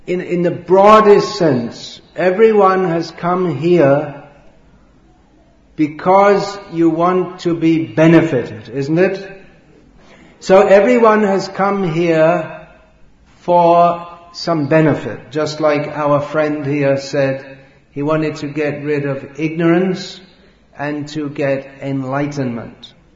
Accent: Bhimavaram, Andhra Pradesh, India; And I am a student at the Vishnu Dental College. And I am age 21. I am from Bhimavaram.

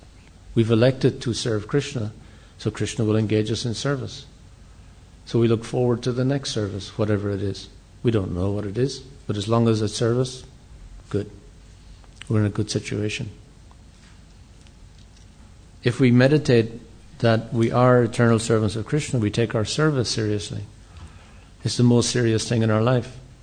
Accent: Ireland; you know, we're English, or I'm Irish, as some of you are Indian

